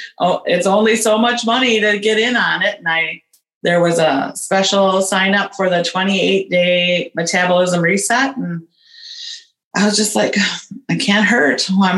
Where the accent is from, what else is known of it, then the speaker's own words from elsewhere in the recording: Wisconsin, United States; I am 55 years old. I'm from Wisconsin.